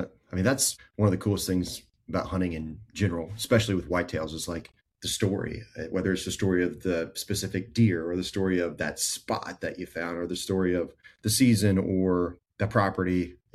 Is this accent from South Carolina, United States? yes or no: yes; South Carolina, United States; You know, I grew up in South Carolina